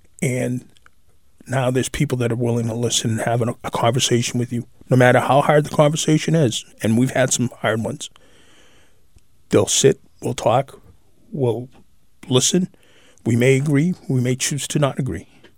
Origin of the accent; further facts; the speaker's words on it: Manchester, New Hampshire, United States; Like I said, I grew up in Manchester for 50 years.